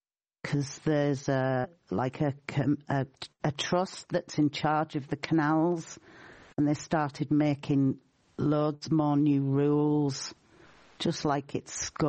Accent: England, United Kingdom; now in Ireland; I'm English. My mother was Irish.

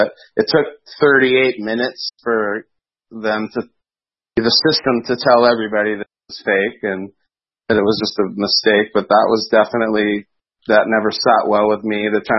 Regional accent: United States; Well, you know what? I have to say, as an American

